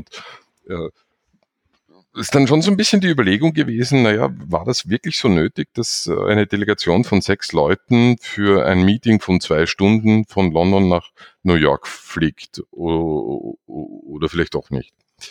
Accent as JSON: {"language": "German", "country": "Austria", "said": "da war dann plötzlich alles dicht bei uns in Österreich"}